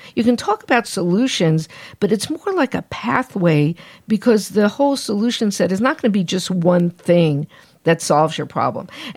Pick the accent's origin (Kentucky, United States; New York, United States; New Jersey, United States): New Jersey, United States; Well, and we'll have to have an offline discussion about New Jersey, because I'm from New Jersey too.